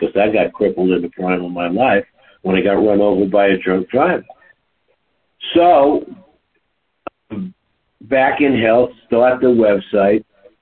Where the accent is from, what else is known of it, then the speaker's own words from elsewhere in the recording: New York, United States; I said, honey, I'm from New York. I could hit a yellow cab or a human being